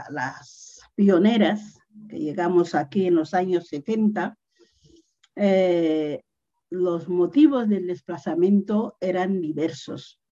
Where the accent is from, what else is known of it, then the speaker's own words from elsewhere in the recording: Rebola, Bioko Norte, Equatorial Guinea; la vuelta y veía Guinea. Y enseguida veía a Rebola, veía a mis amigos corriendo por las calles de mi pueblo.